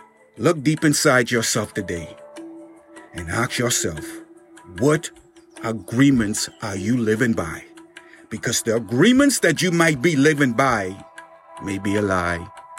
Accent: Bahamas; The agreement that I came to myself growing up in the Bahamas, the agreement that I came to myself, I said to myself

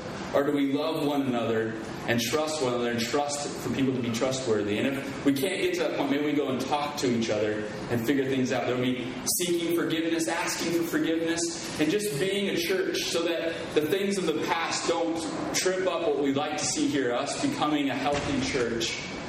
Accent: Oregon, United States; now in Michigan, United States; Because about 14, 15 years ago, I became a Christian. I moved from Oregon, which is in the west coast, to Michigan, which is like in the middle of the country.

